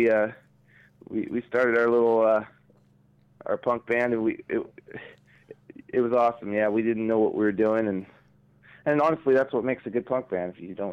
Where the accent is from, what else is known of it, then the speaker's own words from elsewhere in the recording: Roseburg, Oregon, United States; I'm from Roseburg, Oregon.